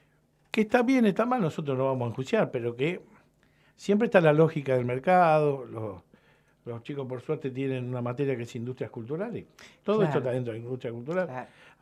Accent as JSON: {"language": "Spanish", "town": "Unicaño", "region": "Catamarca", "country": "Argentina", "tie": "born or raised there", "said": "la otra vez estaba en el verano, en mi pueblo, Unicaño, Catamarca, y me encuentro con un compañero de la primaria"}